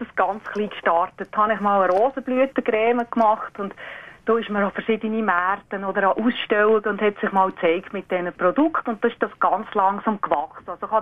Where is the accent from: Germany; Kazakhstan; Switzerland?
Switzerland; Flüeli, Obwalden; ich bin ja nicht in der Stadt aufgewachsen. Ich bin auch im Flüeli aufgewachsen, aber einfach nicht von einem Bauernhof gekommen.